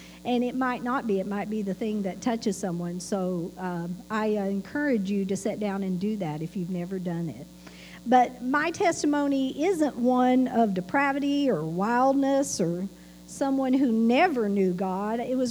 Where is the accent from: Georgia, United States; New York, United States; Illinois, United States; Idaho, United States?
Idaho, United States; born there; But I was born on March 29th, 1971, way up in northern Idaho.